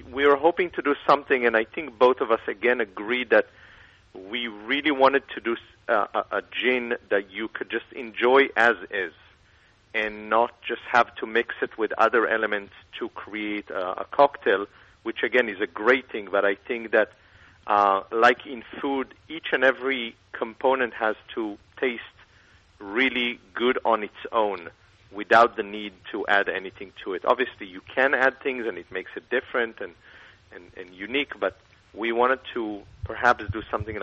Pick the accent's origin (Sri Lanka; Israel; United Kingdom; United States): Israel; English is a second language; I'm from Israel